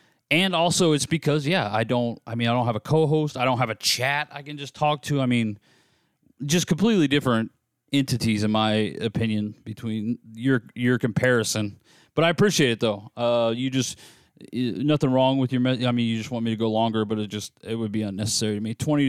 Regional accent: United States; I'm obviously rooting for America. I'm an American, but at minus 200, I would probably stay away from it.

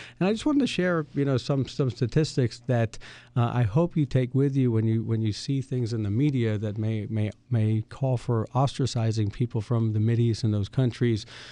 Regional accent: United States; born there; Even though I was born in America, I'm a U.S. citizen, and the only passport I've ever had is American.

